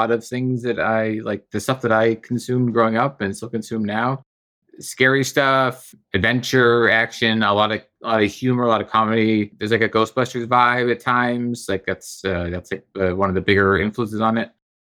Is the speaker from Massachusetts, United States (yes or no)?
yes; Boston, Massachusetts, United States; also born or lived in Pittsburgh, United States; So I grew up mostly in Boston, outside of Boston, but I lived in Pittsburgh for about 3 years before that, when I was like very young, elementary school.